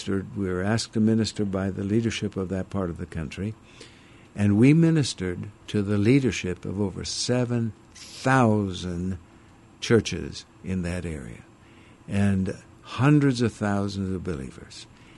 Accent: Northeast India, India; where I was raised in India. In Northeast India, that is a totally different part of the country than the rest of India.

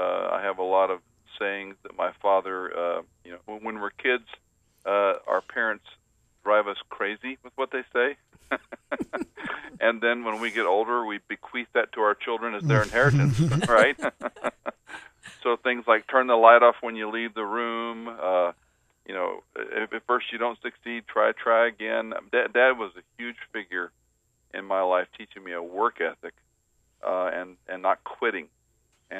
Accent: Houston, Texas, United States; also born or lived in Atlanta, United States; Born in Atlanta, Georgia, but was a child when my dad took a job in Houston, Texas. So Texas is pretty much home for most of our elementary, high school, and college years.

